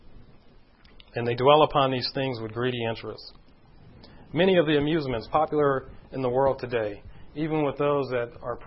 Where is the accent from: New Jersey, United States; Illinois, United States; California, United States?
California, United States; When I was 8 years old, like I said, I grew up in California, but most of my family is from New Orleans, from Louisiana.